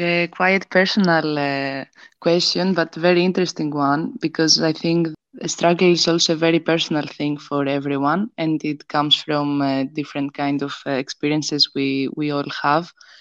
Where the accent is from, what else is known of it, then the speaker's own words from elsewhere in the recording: Greece; I grew up in Ireland, in Greece.